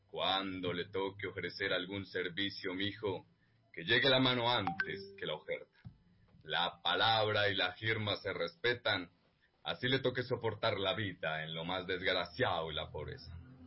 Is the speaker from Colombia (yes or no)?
yes; San Pablo de Borbur, Boyacá, Colombia; soy del occidente de Boyacá, del municipio de San Pablo de Borbur.